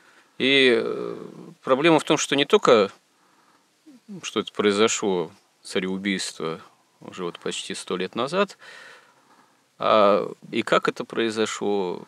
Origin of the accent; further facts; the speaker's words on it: Yekaterinburg, Sverdlovsk Oblast, Russia; Я сам родом из Свердловска, бывшего ныне Екатеринбурга, и даже эти места представляю себе.